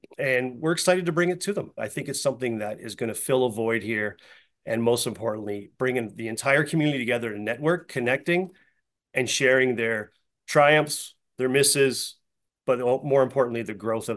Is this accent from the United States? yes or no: no; Canada; Hey, we're Canadian.